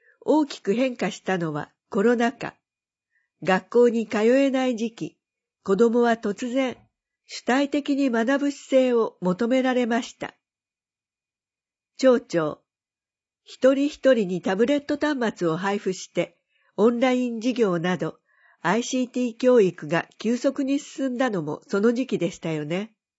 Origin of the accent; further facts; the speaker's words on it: Tokyo, Japan; now in Hayama, Japan; 私は東京育ちなので